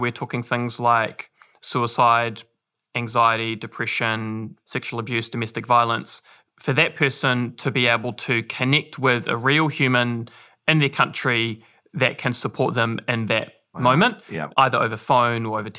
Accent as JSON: {"language": "English", "town": "New Plymouth", "region": "Taranaki", "country": "New Zealand", "tie": "born or raised there", "said": "I'm a Taranaki boy. I was born and raised here in New Plymouth."}